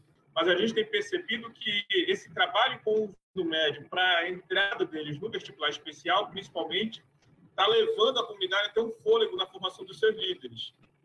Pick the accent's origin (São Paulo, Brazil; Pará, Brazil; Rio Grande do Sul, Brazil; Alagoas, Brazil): Pará, Brazil; Baião; O município de Baião, que é onde eu fui criado